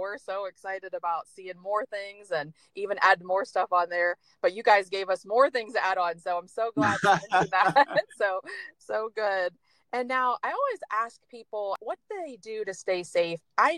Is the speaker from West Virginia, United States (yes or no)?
no; Ohio, United States; we're from Ohio. We never been to Michigan.